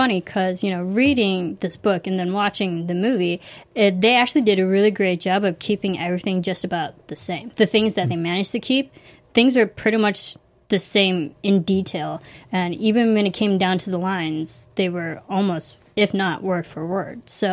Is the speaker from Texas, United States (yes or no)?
no; Illinois, United States; way to go, Illinois, for go breeding Chicago. Serial killers. My home state.